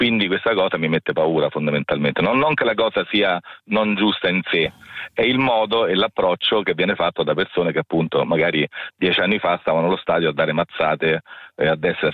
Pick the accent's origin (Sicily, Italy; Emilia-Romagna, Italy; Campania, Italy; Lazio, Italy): Lazio, Italy; Rome; io sono di Roma comunque, quindi sto nelle zone esattamente dove stanno Cicalone e Company.